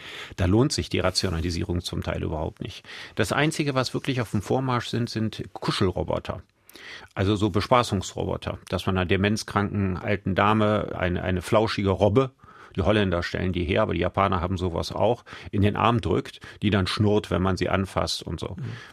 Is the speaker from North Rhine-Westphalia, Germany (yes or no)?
yes; Solingen, North Rhine-Westphalia, Germany; now in Düsseldorf, Germany; Also da, wo ich aufgewachsen bin, war jetzt keine allzu große Stadt, mittelprächtiger Verkehr.